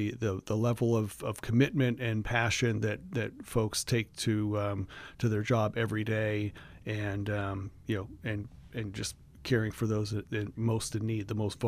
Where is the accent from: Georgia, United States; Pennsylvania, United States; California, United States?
Pennsylvania, United States; Johnstown; I grew up in the Johnstown, Altoona area. And I kind of liken Roseburg to Johnstown.